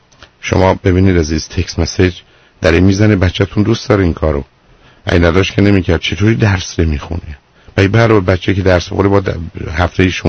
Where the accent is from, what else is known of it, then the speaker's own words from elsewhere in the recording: Iran; now in United States; ما بیشتر ایرانی هستیم حتی وقتی اینجا زندگی میکنن.